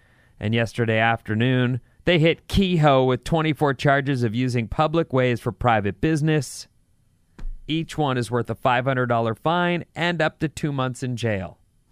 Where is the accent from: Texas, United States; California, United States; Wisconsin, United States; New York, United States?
California, United States; as a Californian, I'm concerned about my fellow Californians.